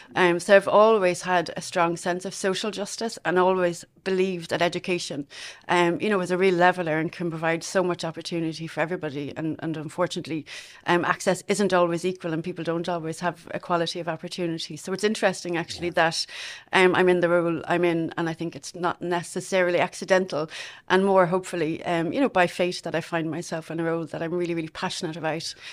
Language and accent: English; Castleknock, Leinster, Ireland; now in Longford, Ireland; Yeah, so I'm originally from Castleknock in Dublin. I spent most of my childhood there. I'm currently living in Longford.